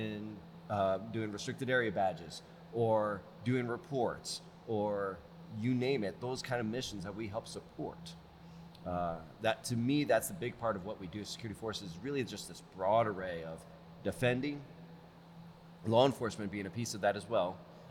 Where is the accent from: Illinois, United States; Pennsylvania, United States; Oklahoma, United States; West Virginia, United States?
Oklahoma, United States; Oklahoma City; born there; I was born in Oklahoma City many, many years ago. Only lived here for about a year, but I called myself an Okie for a long time because I was that proud of it at the time.